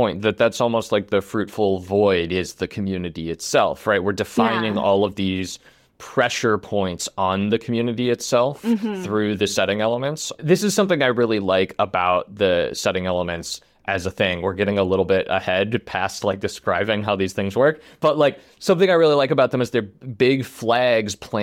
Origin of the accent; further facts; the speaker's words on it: Midwest, United States; Yeah, I mean, I'm not Jewish either, but I did grow up in the Midwest, right?